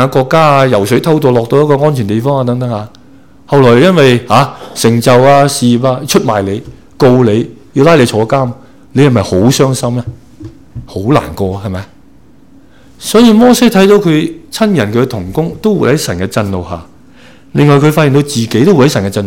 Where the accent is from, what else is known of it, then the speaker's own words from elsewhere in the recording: Hong Kong; 以前啊，我细个喺香港咪见到小朋友喺街度啊